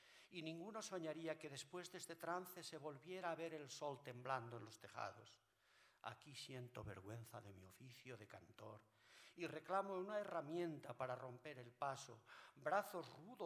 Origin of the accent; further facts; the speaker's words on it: Vidanes, Castile and León, Spain; en mi pueblo mis padres no vivieron la guerra, no hubo guerra. En Vidanes, al lado de Cisterna, no vivieron atrocidades y tal.